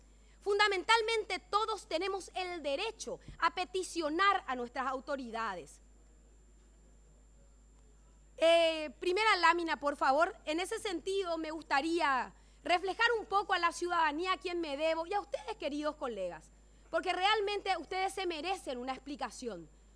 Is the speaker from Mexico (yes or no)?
no; Villa Elisa, Entre Ríos, Argentina; soy oriunda de Villa Elisa. Villa Elisa es una colonia sueca en donde los primeros inmigrantes eran personas que vinieron a afincarse en ese lugar que se denominó Colonia Elisa.